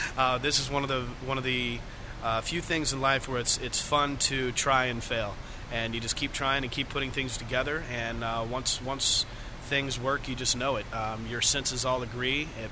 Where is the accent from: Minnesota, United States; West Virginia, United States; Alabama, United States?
West Virginia, United States; It's not the moonshine that's made in the vats of my home state of West Virginia by any means